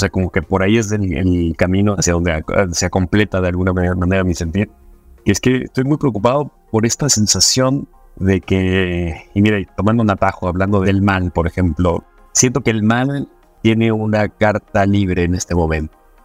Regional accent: Mexico; esa deuda que tenemos como mexicanos tremenda

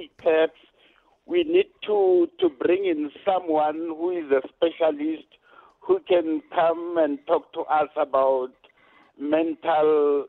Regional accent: South Africa; I was in Italy as a South African diplomat.

